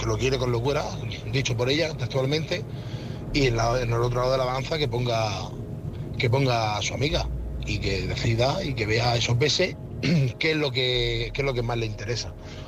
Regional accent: Murcia, Region of Murcia, Spain; de Murcia y bueno, he estado escuchando el caso

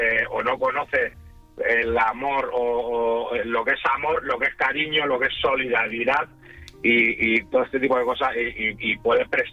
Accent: Las Palmas de Gran Canaria, Canary Islands, Spain; moved away as an adult; yo soy de Canarias, de Las Palmas de Gran Canaria.

